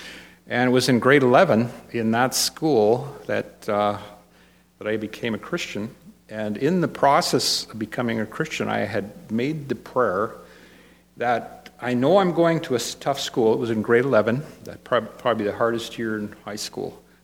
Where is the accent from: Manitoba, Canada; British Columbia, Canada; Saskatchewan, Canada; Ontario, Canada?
Saskatchewan, Canada; Flowing Well; I grew up in Flowing Well, not that far from here. I think it's all part of southern Saskatchewan.